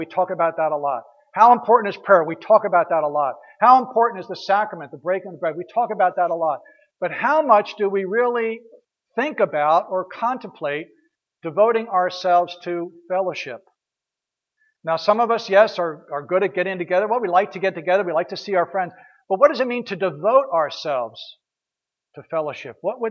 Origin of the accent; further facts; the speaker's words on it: Florida, United States; Well, I came from Florida too.